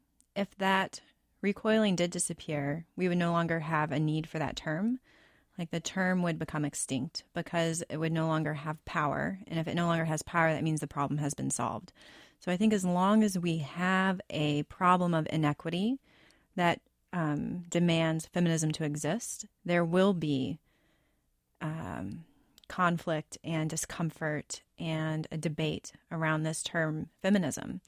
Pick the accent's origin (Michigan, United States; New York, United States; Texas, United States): Texas, United States; now in Minnesota, United States; I mean, I've lived in, I'm not from Minnesota, I'm from Texas.